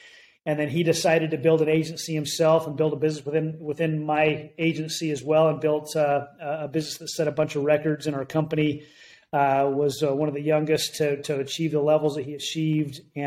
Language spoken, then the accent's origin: English; Utah, United States; But my background, I grew up in Utah, in the United States, and Northern Utah, and great parents